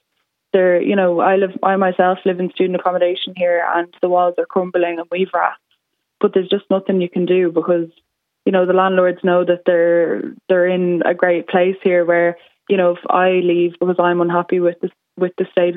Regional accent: Ireland; we're students, we're Irish, we've been in accommodation and education our whole lives here.

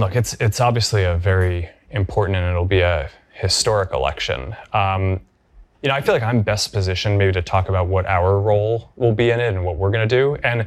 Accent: United States; at some level as an American, it's like hard to not get kind of emotional about that spirit.

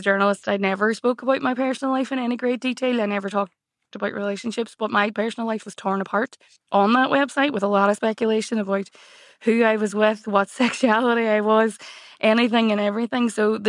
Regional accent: Derry, Northern Ireland, United Kingdom; there's a woman I know from my hometown in Derry.

